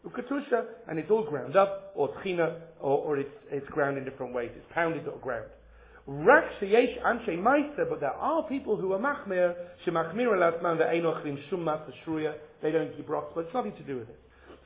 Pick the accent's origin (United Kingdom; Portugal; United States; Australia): United Kingdom; Leeds, Yorkshire and the Humber; and I'm from Leeds